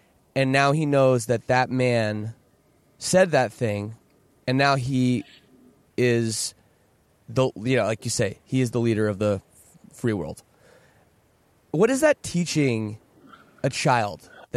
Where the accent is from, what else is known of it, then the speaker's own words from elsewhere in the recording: Canada; well, I'm Canadian, right?